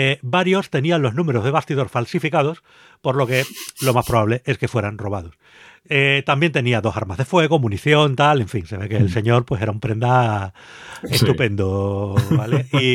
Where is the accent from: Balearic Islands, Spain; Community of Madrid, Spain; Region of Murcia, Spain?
Community of Madrid, Spain; Valdemoro; ha sucedido en mi pueblo, en Valdemoro, así que lo tengo que decir